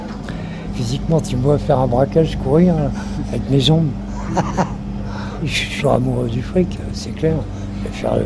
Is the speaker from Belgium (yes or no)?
no; France; moi, je suis pupille de la Nation de Paris. J'étais abandonné par mes parents à l'âge de 4 mois. De nourrice en nourrice, quoi. Trimballé à gauche, à droite, dans les quatre coins de la France.